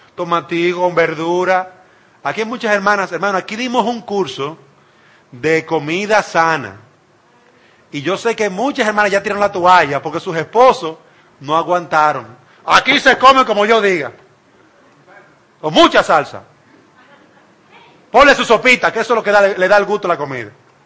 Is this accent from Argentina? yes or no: no; Dominican Republic; Yo soy dominicano y me gusta la cosa salseada, ¿eh? Yo soy dominicano.